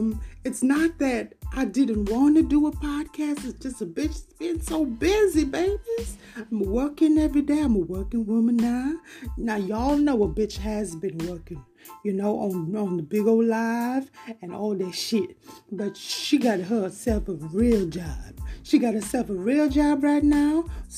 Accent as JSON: {"language": "English", "town": "Cape Town", "region": "Western Cape", "country": "South Africa", "said": "the way from Cape Town, South Africa. But I like to tell my friends that I'm from Atlanta, Georgia."}